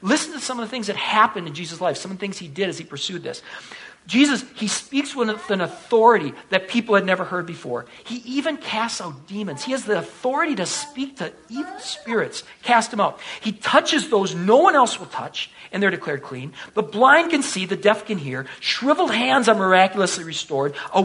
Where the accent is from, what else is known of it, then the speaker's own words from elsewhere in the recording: United States; As an American, if we say we're starving, what do we mean?